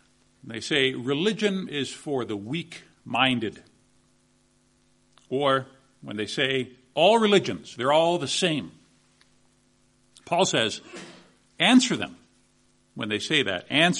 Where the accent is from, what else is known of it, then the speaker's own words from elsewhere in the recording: Canada; In my home country of Canada